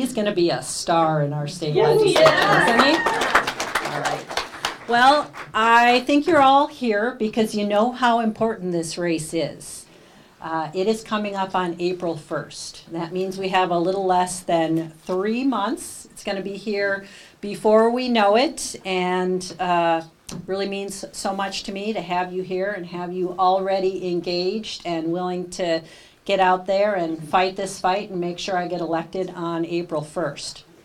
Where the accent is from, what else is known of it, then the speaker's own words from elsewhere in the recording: Chippewa Falls, Wisconsin, United States; As Ryan said, I grew up in Chippewa Falls. It was a great place to grow up.